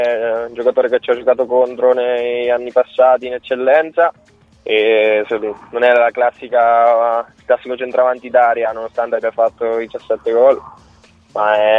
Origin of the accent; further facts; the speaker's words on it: Castelraimondo, Marche, Italy; sono di Castelraimondo, pochi chilometri da Matelica, quindi per me è un doppio derby.